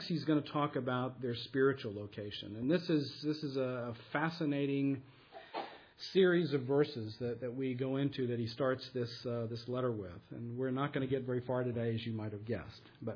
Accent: United States; now in Germany; You know, as an American living here in Germany, you know, this whole concept of being in an alien environment is clear to me

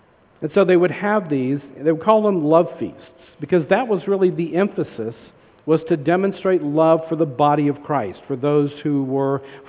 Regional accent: the South, United States; I'm from the South and everybody's last name is Bob in the South

